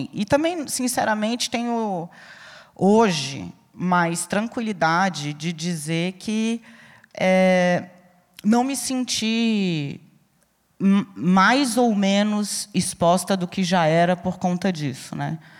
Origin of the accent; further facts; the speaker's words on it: Brasília, Federal District, Brazil; Teve amiga minha que pegou um avião de Brasília, eu sou brasiliense.